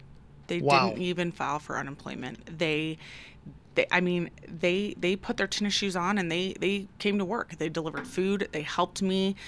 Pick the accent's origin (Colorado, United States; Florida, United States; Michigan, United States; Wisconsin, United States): Colorado, United States; Aurora; Aurora is my hometown. I was born and raised and went all 4 years at Overland High School.